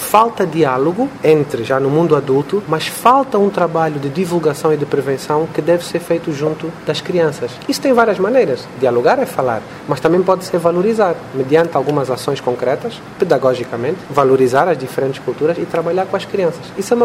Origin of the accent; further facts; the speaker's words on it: Angola; now in Brazil; eu não sou brasileiro, sou angolano, não sou um cidadão daqui e, portanto, não gosto muito de comentar situações que eu acho que são políticas deste país.